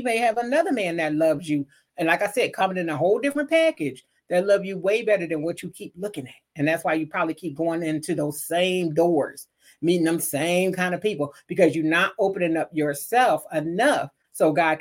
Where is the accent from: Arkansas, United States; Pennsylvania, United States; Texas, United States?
Pennsylvania, United States; Philadelphia; You know, like I told you, I grew up in Philly, you know, so between Philly and Jersey, you know what I mean? I was, you know, a Philly girl.